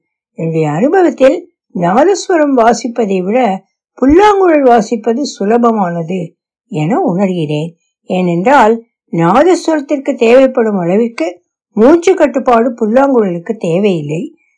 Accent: Chettikulam, Tamil Nadu, India; என் சொந்த ஊர் பெரம்பலூர் மாவட்டத்தில் உள்ள செட்டிக்குளம் கிராமம்.

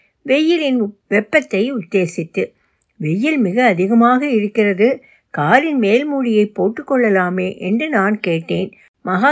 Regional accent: Tiruppur, Tamil Nadu, India; திருப்பூர் எனது சொந்த ஊராகவும் இருந்தது.

